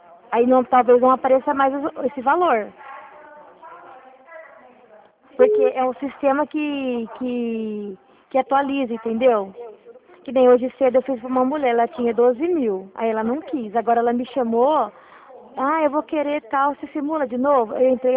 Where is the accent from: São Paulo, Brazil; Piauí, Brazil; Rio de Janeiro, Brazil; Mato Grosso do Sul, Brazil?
São Paulo, Brazil; Santa Bárbara d'Oeste; Nós não somos Sorocaba, somos de Santa Bárbara do Oeste.